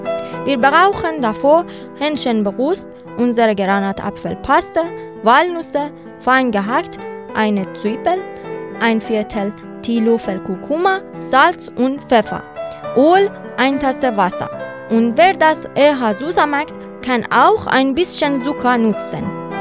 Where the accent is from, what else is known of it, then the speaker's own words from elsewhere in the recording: Iran; German is a second language; now in Germany; in Deutschland denken viele, dass alle Gerichte in Iran scharf sind, aber das stimmt nicht. In der iranischen Küche gibt es zahlreiche Unterschiede. Im Norden könnt ihr kaum etwas Scharfes finden, aber bei mir im Süden